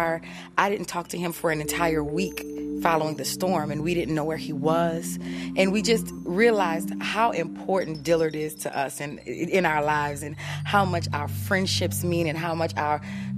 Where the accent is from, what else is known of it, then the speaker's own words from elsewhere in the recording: New Orleans, Louisiana, United States; Myself, personally, I'm from New Orleans, born and raised